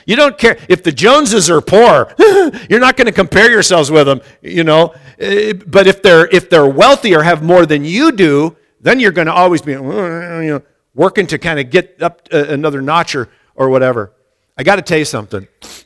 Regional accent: United States; excuse me, God, I'm from America. We are never satisfied with just food and clothing, right?

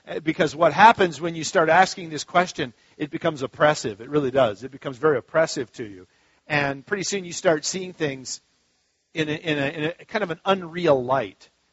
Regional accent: Minnesota, United States; Nyssa was a big city compared to where I grew up in Minnesota.

